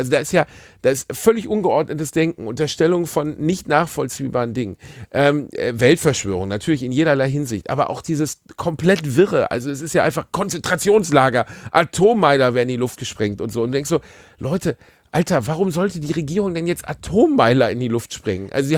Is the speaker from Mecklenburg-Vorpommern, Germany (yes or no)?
no; Gelsenkirchen, North Rhine-Westphalia, Germany; Ich komme aus Gelsenkirchen.